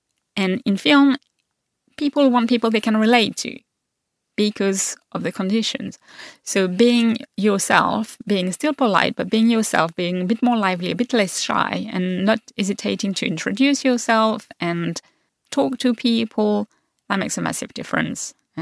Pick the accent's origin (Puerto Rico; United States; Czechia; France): France; accent: French; English is a second language; And he heard my name, he heard my French accent, and started talking to me about France and all his memory.